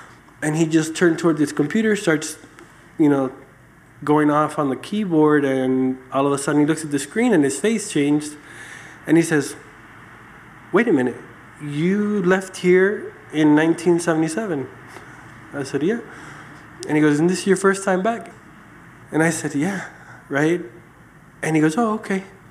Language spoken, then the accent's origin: English; Miami, Florida, United States; now in Chile; And the weather has been horrible for me growing up in Miami, so close to the equator.